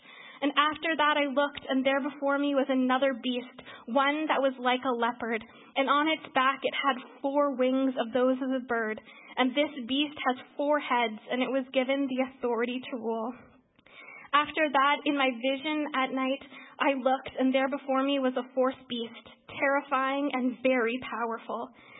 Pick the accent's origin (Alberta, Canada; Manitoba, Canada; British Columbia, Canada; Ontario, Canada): Manitoba, Canada; especially growing up in Manitoba, which is the polar bear capital